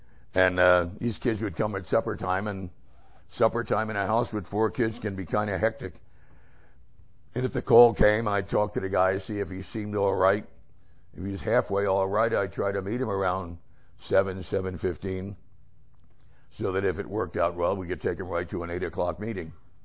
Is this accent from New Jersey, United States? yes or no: yes; New Jersey, United States; You know, I grew up in New Jersey. We didn't have any crops